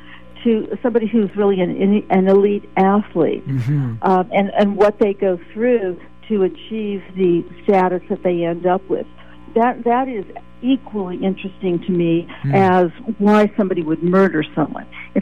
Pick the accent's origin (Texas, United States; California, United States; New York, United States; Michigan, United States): California, United States; Mountain View; I grew up in Mountain View, California, and I had a very small nuclear family